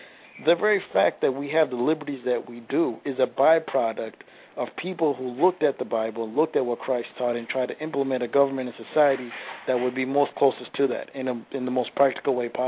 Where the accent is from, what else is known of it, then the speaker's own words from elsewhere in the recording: United States; because I'm an American, and we deal with this problem all the time.